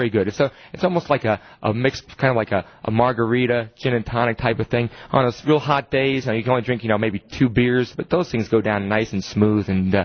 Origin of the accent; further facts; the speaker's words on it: Pennsylvania, United States; also born or lived in New York; I grew up outside of Philly. I'm an ex-New Yorker, so...